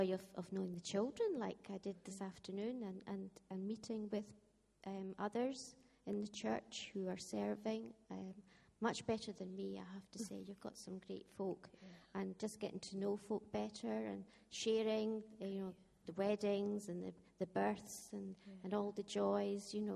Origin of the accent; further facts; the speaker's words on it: Thurso, Scotland, United Kingdom; I come from Thurso. I was up there 30-odd years, and I was involved in church life there and the Thurso Baptist Church.